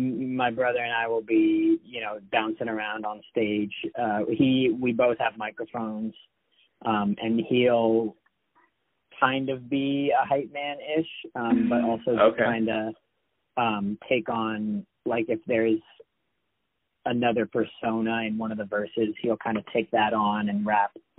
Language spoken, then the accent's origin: English; Vermont, United States; we're from Vermont, and he was living in Vermont for, a while after high school and just making music videos for everybody up here